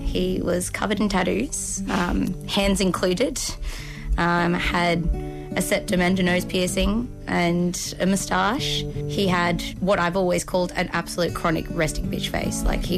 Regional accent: Sydney, New South Wales, Australia; I am from Sydney. I'm 23 years old

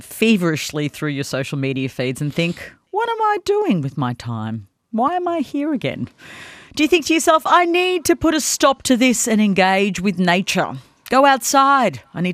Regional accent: Australia; I'm Greek Australian.

